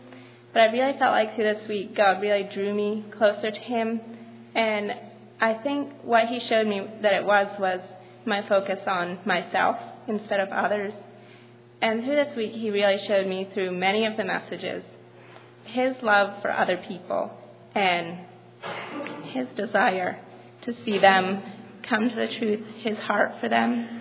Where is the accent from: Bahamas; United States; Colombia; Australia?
United States; North Carolina; I'm from North Carolina.